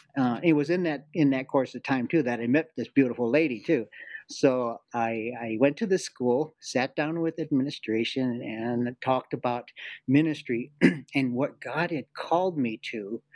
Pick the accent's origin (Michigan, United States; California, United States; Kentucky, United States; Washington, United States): Michigan, United States; Grand Rapids; now in Albuquerque, United States; from Grand Rapids, Michigan area. I'm a Pokagon Band Potawatomi member from Southwest Lower Michigan, and that's where most of my family is from, that area.